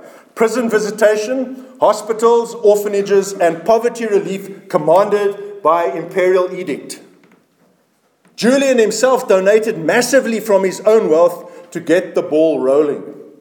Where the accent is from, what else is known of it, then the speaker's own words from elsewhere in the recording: South Africa; That's just me being a South African, I guess.